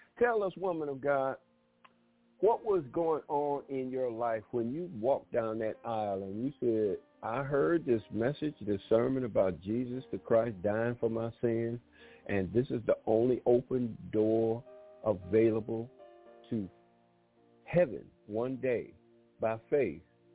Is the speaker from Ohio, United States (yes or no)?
no; Pine Bluff, Arkansas, United States; born there; also born or lived in Detroit; now I was born in Pine Bluff, Arkansas. They took me to Detroit when I was 6 years old. I stayed in Detroit for four years